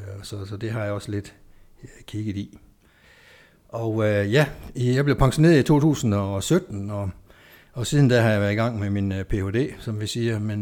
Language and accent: Danish; Bøvlingbjerg, Central Denmark Region, Denmark; Jeg er vestjyde af fødsel. Jeg er født i 1957 ude i Bøvlingbjerg herude vest for, hvor jeg gik i friskolen og på kommuneskolen.